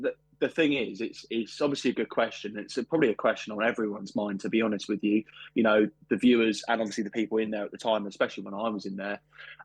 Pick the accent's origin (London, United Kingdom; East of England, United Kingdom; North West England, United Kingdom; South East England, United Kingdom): East of England, United Kingdom; Bedford; I've not been outside of Bedford yet. So I've only been in my hometown.